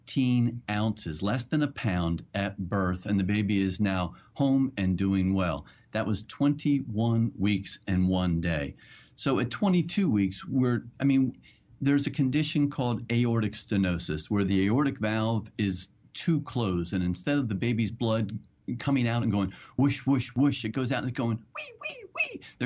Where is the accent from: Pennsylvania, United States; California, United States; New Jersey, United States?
New Jersey, United States; I grew up in Jersey. And in New Jersey, just like in New York, you can abort a baby